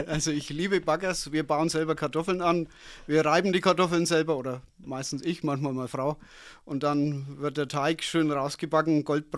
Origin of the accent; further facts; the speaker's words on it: Hersbruck, Bavaria, Germany; born there; Ja, Hersbruck ist meine Geburtsstadt, kenne ich von daher recht gut